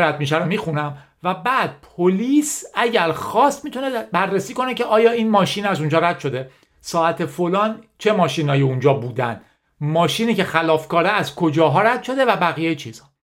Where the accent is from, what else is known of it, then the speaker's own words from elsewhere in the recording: Iran; برای ما ایرانیایی که تو شرایط ایران بزرگ شدیم خیلی درکش یه خورده سخت‌تره